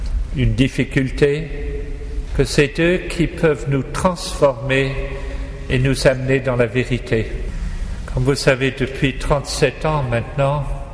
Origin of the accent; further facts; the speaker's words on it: Canada; now in France; Je suis venu en France, je suis Canadien.